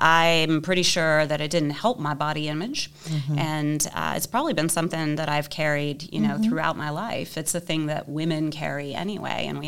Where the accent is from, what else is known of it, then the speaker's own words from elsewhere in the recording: Memphis, Tennessee, United States; also born or lived in Millington; Well, you said this podcast was rooted in Memphis, and I'm rooted in Memphis too.